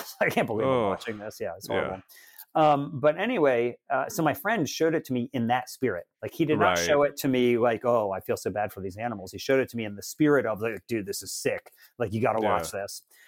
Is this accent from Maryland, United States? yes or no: yes; Maryland, United States; In Maryland. So my mom worked at our local animal shelter and I loved dogs